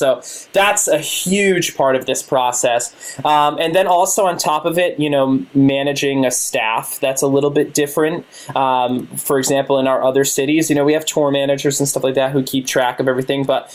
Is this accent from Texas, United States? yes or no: no; Fall River, Massachusetts, United States; I'm from Fall River. I'm born and raised here.